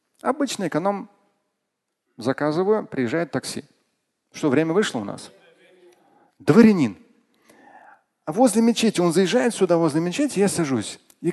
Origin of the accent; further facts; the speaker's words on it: Moscow, Russia; first language Russian; Я сам родился в Москве, москвич, ну, россиянин, русский язык для меня основной